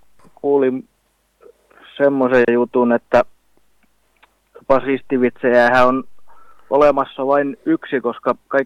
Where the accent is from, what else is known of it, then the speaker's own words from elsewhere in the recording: Mynämäki, Southwest Finland, Finland; kun mä oon tästä Mynämäestä kotoisin